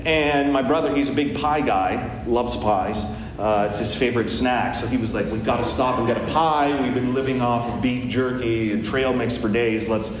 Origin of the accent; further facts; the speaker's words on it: Canada; sometimes as a Canadian, I can't just get over how bizarre that country is.